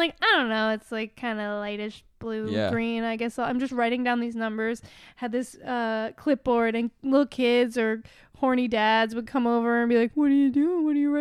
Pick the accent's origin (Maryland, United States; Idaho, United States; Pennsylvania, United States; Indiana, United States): Pennsylvania, United States; I used to tell people I'm from the Poconos because that's where I grew up.